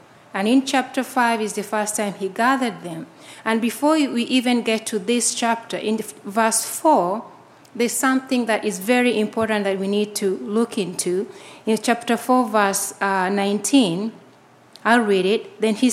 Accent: Kenya; also born or lived in Uganda; I'm from Kenya. I was born in Kenya, grew up in Kenya, and half in Kenya and half in Uganda.

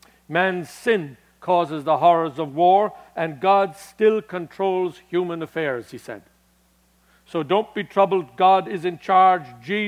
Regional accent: United States; one of our very own, I'm an American

